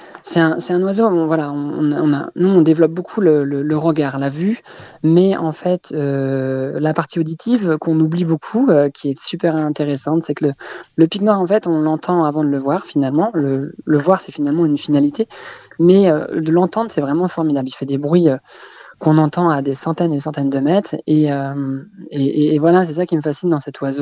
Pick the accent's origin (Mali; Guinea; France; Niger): France; Brittany; moi je suis natif de Bretagne, donc on a tourné ce film en Bretagne